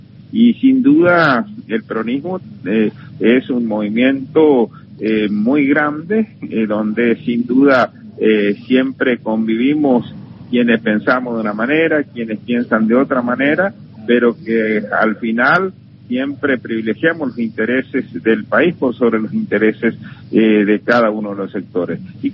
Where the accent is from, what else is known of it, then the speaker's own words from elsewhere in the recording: General San Martín, Chaco, Argentina; mi querido General San Martín, que es mi patria chica, que es donde viví, crecí